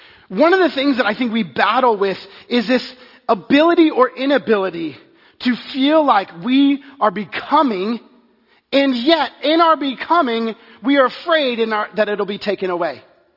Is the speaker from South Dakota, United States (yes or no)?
no; Texas, United States; I grew up in Texas. And one of the things as being a sport athlete in Texas is that you were always after one thing, a Letterman jacket.